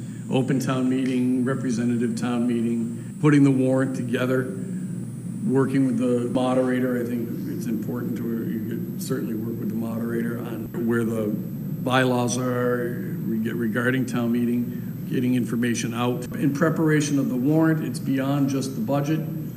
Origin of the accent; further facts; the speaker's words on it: Greenfield, Massachusetts, United States; elected town meeting member in my hometown in Greenfield.